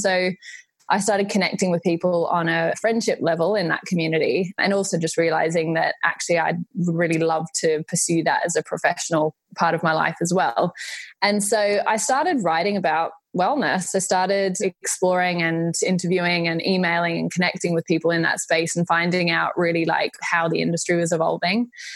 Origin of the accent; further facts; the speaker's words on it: Australia; moved away as an adult; now in London, United Kingdom; I grew up in Australia, and you'll immediately be able to hear from my accent. I'm an Aussie living in London. I moved to the UK 5 years ago, 5.5 years ago now, actually.